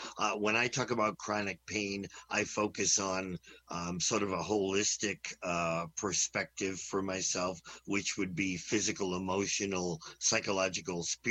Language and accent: English; Agawam, Massachusetts, United States; now in Boston, United States; I moved to Boston in the early 80s, leaving Agawam, Massachusetts, my hometown, at the foot of the Berkshires, as you say.